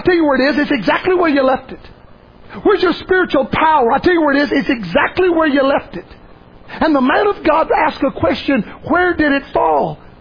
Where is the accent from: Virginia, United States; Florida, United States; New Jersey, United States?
Florida, United States; You know what's happened in my home state of Florida?